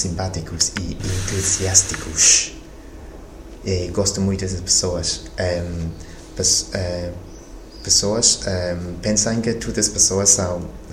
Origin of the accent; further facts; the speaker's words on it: Macau; Portuguese is a second language; now in Portugal; Porque sou de Macau e a língua portuguesa é uma oficial, língua oficial em Macau. Mas eu nunca aprendi antes de vir a Portugal.